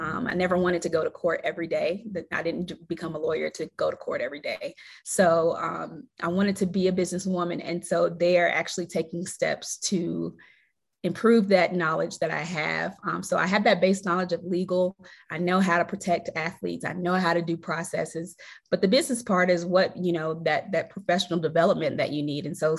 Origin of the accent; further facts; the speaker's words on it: Greensboro, North Carolina, United States; now in Colorado Springs, United States; And my hometown is Greensboro, North Carolina, or Pleasant Garden. You know, my mom usually says I'm from Pleasant Garden, but I like to claim Greensboro. And the current city that I live in is Colorado Springs, Colorado.